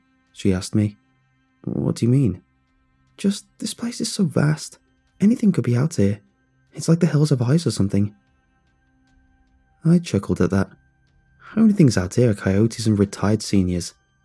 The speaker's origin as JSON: {"language": "English", "region": "Southwest", "country": "United States", "said": "I'm from the American Southwest, in what was once the Navajo Nation, and that's where this story takes place."}